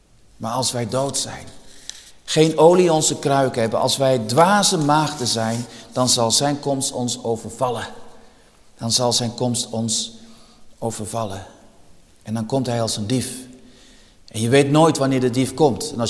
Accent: De Heurne, Gelderland, Netherlands; Ik ben zelf opgegroeid in de Achterhoek, in de Heurne. Dat kent u niet. Ligt vlak bij Dinxperlo.

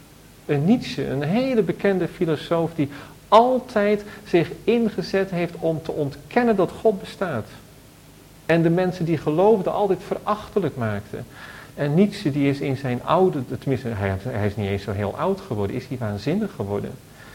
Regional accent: Alphen aan den Rijn, South Holland, Netherlands; In Alphen op het Lyceum stond dat ook, waar ik opgegroeid ben.

